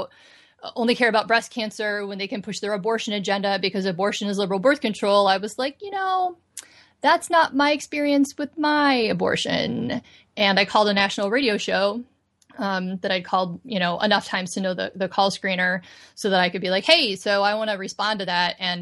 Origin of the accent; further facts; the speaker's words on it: Indiana, United States; moved away as an adult; also born or lived in Chicago / Maryland / New York; now in Southern California, United States; I am originally from Indiana. And I went to Chicago for school and lived there for 15 years.